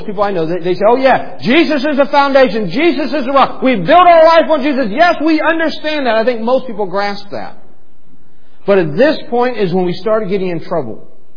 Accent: United States; I'm an American. I've lived in America all my life. I love America.

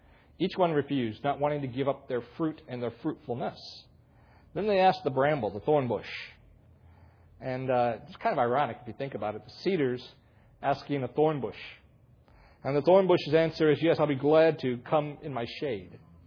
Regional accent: Tucson, Arizona, United States; when I come from Tucson, one of the things that you don't ever want to see growing in your yard is tumbleweed.

